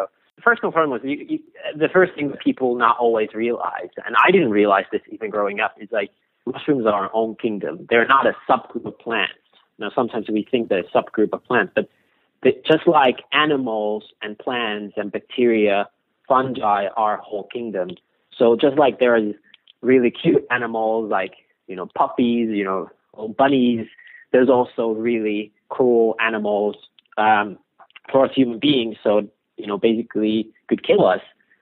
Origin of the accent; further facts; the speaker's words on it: Finland; So, I grew up in Finland at our family farm. So we've had this family farm since like 16, 19.